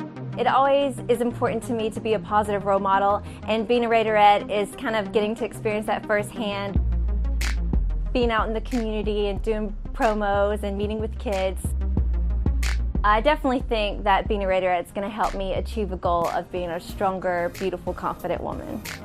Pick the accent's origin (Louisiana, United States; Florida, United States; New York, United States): Louisiana, United States; Sulphur; moved away as an adult; I'm from Sulphur, Louisiana. I relocated to the Bay Area in 2009.